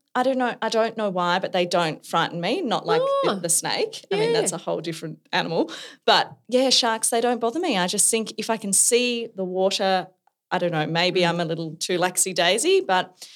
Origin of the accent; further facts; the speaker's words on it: South Australia, Australia; But I am from South Australia.